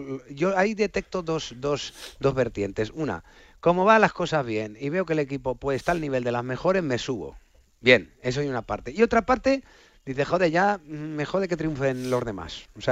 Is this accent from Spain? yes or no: yes; Puertollano, Castilla-La Mancha, Spain; que luego contara que soy de Puerto Llano